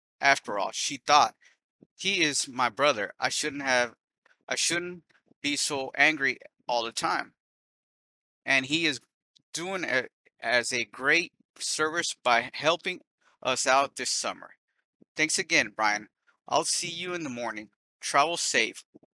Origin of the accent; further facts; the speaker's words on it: Des Moines, Iowa, United States; English is a second language; also born or lived in Masaya, Nicaragua; I was born in Masaya, Nicaragua, raised in Des Moines, Iowa. I've also lived in 36 states in the States, lived there for 28 years.